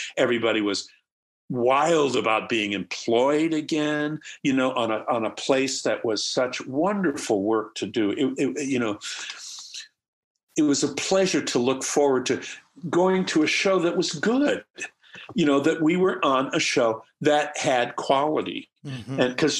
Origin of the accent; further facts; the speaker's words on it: Midwest, United States; Yes. Oh, absolutely. I grew up in the Midwest. Yeah. I know it's coming.